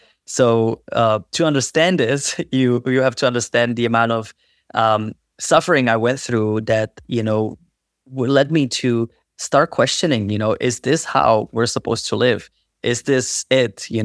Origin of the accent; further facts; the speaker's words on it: Czechia; at an early stage when I grew up with shaman in Czech Republic